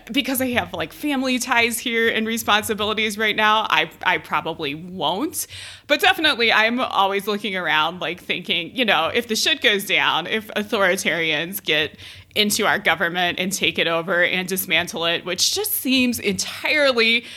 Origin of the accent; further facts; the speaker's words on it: Cleveland, Ohio, United States; now in Denver, United States; I'm from Cleveland, so I'm used to it being like really cold, really windy, really snowy in the winter.